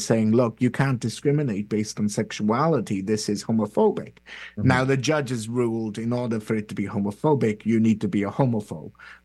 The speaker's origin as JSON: {"language": "English", "region": "Wales", "country": "United Kingdom", "said": "As a Welshman, I'm not going to comment on this sheep's beauty anymore."}